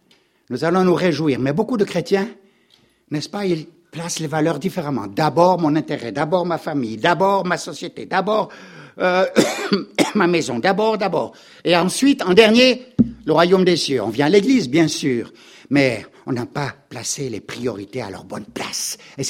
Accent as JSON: {"language": "French", "country": "Gabon", "tie": "born or raised there", "said": "Je suis né là-bas au Gabon. J'ai grandi là-bas au Gabon."}